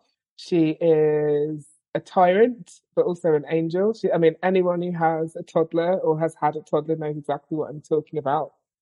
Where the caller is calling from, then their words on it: London, United Kingdom; I'm in very cold London.